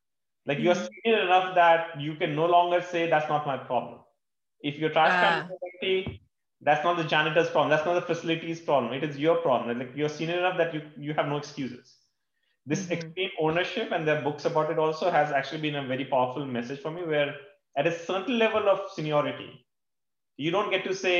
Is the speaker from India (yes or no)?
yes; India; Like I grew up in India and where, you know, that was not a thing.